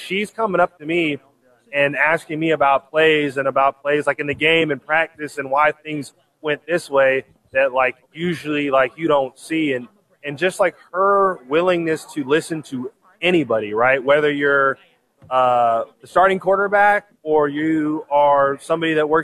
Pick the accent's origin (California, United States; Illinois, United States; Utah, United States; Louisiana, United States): California, United States; Bakersfield; So it's funny because me and him are actually from the same town. So we're from Bakersfield.